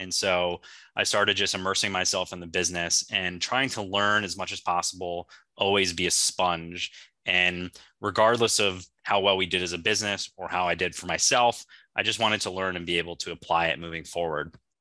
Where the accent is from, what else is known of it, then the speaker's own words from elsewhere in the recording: Palm Harbor, Florida, United States; So, yeah, I grew up in Palm Harbor, Florida. Grew up there my whole life, and right outside the Tampa Bay area